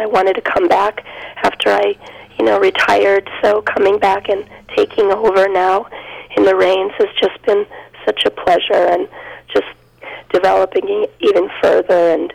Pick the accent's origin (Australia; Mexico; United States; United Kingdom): United States; Torrington, Connecticut; also born or lived in Europe; Yes, I grew up in Torrington, and I trained with Sharon from the age of 3, and I graduated with Sharon.